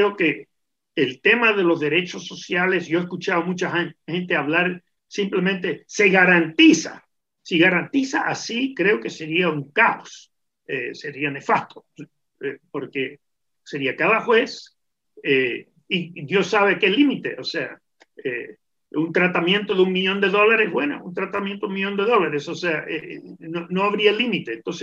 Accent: United States; como tú sabes, nací, me crié en Estados Unidos

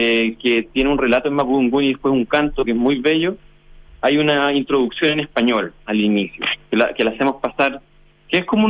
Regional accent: Chile; saberse como chileno que somos mestizos y que hay un porcentaje alto o bajo de nuestra sangre que es indígena.

